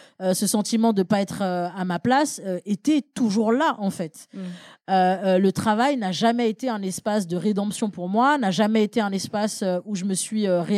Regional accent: Paris, Île-de-France, France; born there; je suis née à Paris 20e, en fait.

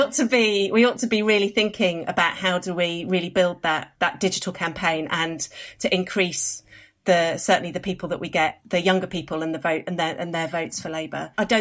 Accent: London, United Kingdom; I'm a Londoner based in London.

